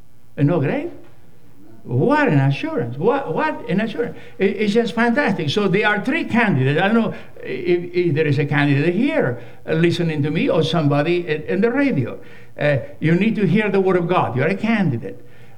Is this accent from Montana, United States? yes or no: no; California, United States; I come from California.